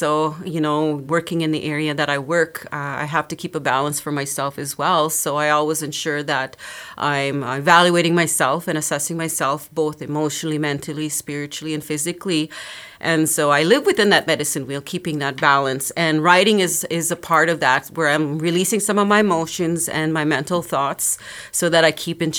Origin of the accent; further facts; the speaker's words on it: Peguis First Nation, Manitoba, Canada; I'm from Peguis First Nation, and I did grow up in Peguis. I had both parents. They were teachers in the community, so it was a very stable environment that I grew up in.